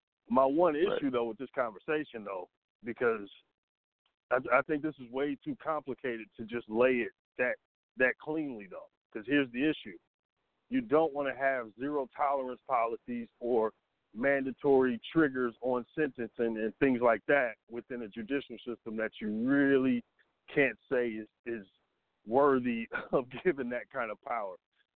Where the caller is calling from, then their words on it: Atlanta, Georgia, United States; I'm in Atlanta. What up?